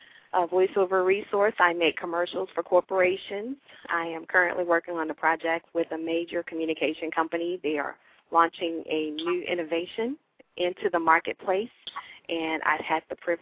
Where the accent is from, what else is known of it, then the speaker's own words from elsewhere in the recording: New Orleans, Louisiana, United States; now in Dallas, United States; I'm originally from New Orleans, and I have been living in Dallas here in Texas for the last 5 years.